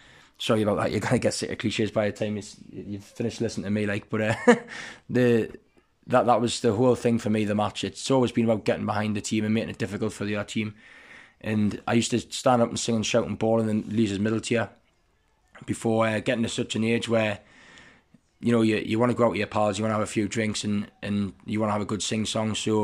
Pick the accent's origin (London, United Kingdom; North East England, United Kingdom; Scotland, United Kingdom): North East England, United Kingdom; Newcastle upon Tyne; I'm 31-year-old and I'm from Heaton in the east end of Newcastle.